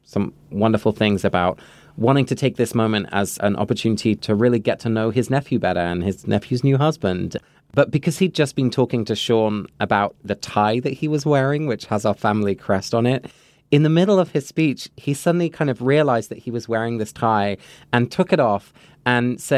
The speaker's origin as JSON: {"language": "English", "region": "England", "country": "United Kingdom", "tie": "born or raised there", "said": "I grew up in England"}